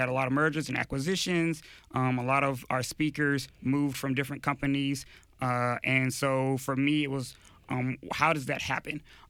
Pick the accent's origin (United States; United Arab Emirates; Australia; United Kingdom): United States; Hardeeville, South Carolina; South Carolina growing up was very interesting, very different from D.C. It's a very small town, less than 2,000-